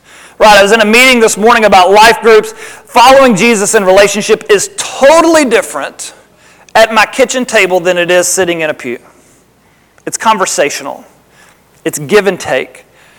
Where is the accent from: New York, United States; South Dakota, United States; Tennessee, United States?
Tennessee, United States; Right, I grew up in Tennessee. We're pretty simple down there.